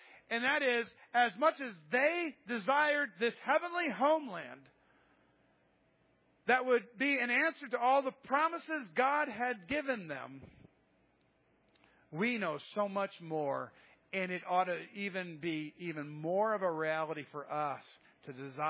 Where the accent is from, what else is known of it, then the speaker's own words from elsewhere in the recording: United States; I always said I was from the United States, right? I'm an American.